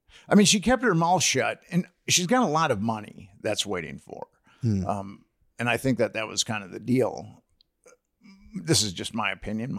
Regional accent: Minnesota, United States; I'm a Minnesotan and Target began in Minnesota.

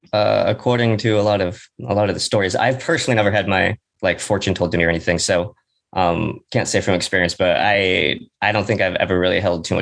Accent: Michigan, United States; also born or lived in South Korea; Michigan, South Korea, if we're going way back, but Michigan. I grew up in Michigan.

